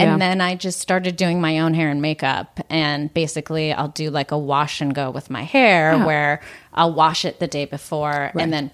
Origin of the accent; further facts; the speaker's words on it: Pittsburgh, Pennsylvania, United States; And growing up in Pittsburgh was actually really great.